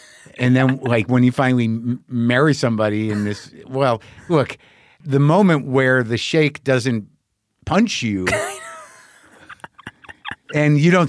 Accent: New Mexico, United States; I grew up in New Mexico, but I was in Jersey. We were in Wayne, too, when I was like six.

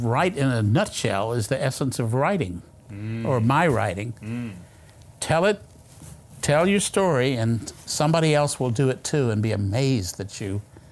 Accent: Raleigh, North Carolina, United States; I was in Raleigh, my sister's hometown, my hometown, and I was doing readings

